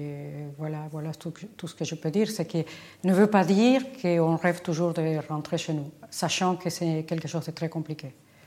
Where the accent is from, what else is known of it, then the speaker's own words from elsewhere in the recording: Argentina; now in France; de pouvoir être un peu plus chez moi en Argentine, tout en continuant à être en France